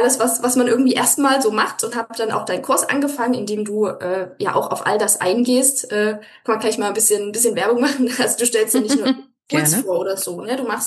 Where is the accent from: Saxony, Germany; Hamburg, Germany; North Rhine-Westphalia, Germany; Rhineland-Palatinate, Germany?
Saxony, Germany; Leipzig; also ich bin ja aus Leipzig.